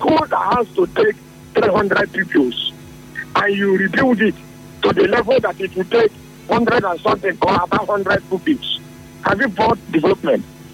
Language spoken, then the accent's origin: English; Nigeria; I'm from the Ipore local government. Yes, we get from Obiapo.